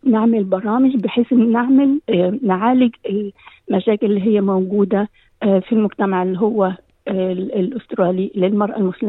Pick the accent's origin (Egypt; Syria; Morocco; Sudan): Egypt; Port Fouad, Port Said Governorate; moved away as an adult; now in Australia; وأنا من مصر، من بلد اسمها بور فؤاد، بلد صغير جنب بورسعيد. أنا ووالدي ووالدتي وأخواتي حضرنا إلى أستراليا سنة 1968.